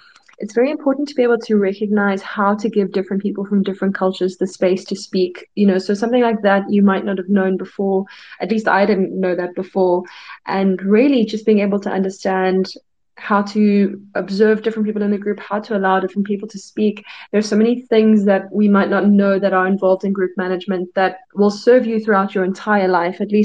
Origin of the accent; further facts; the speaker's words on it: South Africa; now in Ireland; I am from South Africa, currently based in the Republic of Ireland.